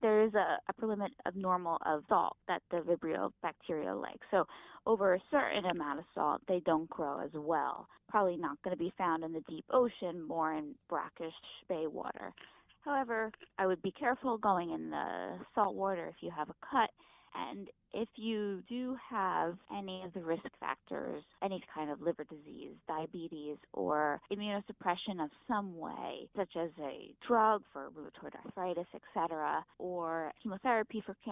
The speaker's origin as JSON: {"language": "English", "region": "New Jersey", "country": "United States", "tie": "born or raised there", "said": "I grew up in New Jersey and I spent my life going to the beach and I continue to go to the beach."}